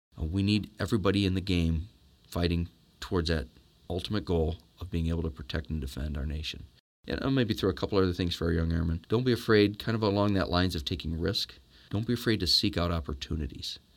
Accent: Ohio, United States; but originally from Ohio. I grew up in Northwest Ohio.

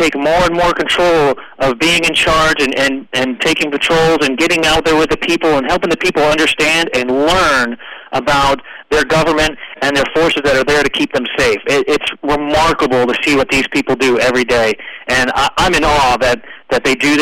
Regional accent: the South, United States; Gosh, you know, growing up in the South, barbecue was one of my favorite things.

